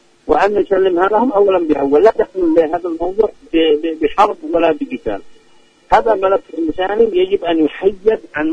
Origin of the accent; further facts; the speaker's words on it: Yemen; وبعد ما يتعلق بحقنا نحن كشعب يمني